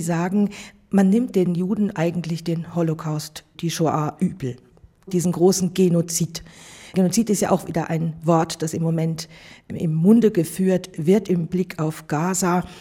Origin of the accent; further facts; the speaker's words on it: Switzerland; Bei uns in der Schweiz hat sich gerade unlängst eine Gruppe gebildet